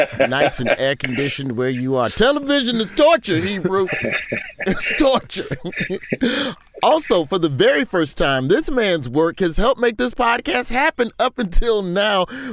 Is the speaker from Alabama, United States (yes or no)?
yes; Birmingham, Alabama, United States; growing up in Birmingham, you did not go to the white side of town unless a white classmate had a birthday or unless it was time to go Christmas shopping.